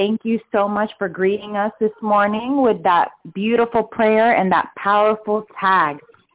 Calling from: Snellville, Georgia, United States; I'm calling from Snellville, Georgia.

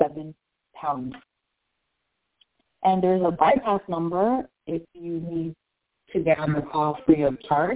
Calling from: Snellville, Georgia, United States; I am calling from Snellville, Georgia.

